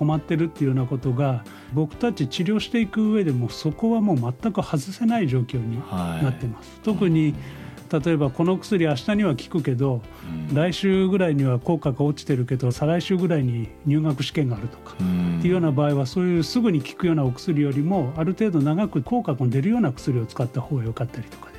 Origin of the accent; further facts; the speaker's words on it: Kanazawa, Ishikawa, Japan; 私の実家は金沢市の片町にありまして